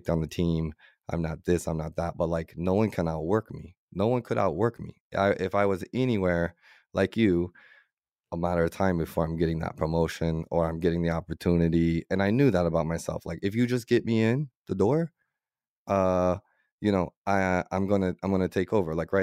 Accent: United States; I'm American, so I'm blessed in a lot of ways

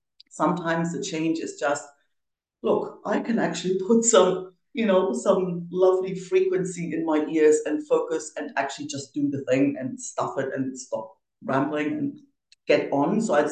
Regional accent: East Germany, Germany; moved away; I grew up in East Germany. I always find that's worth mentioning because it's shaped how I see the world, especially since I got out before the wall came down.

